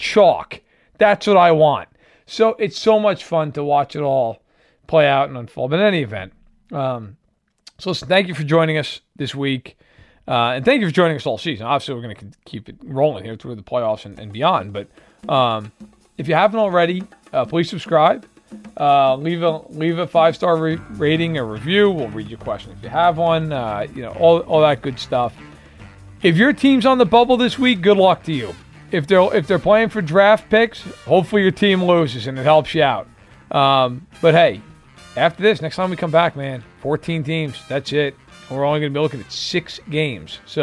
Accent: New York, United States; also born or lived in Virginia; even though I grew up in New York, I spent 2 years as a kid in Virginia, when I was like 6 and 7

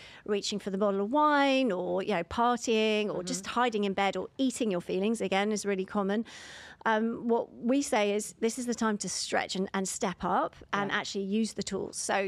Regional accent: London, United Kingdom; now in United States; Obviously, I'm from London, England.

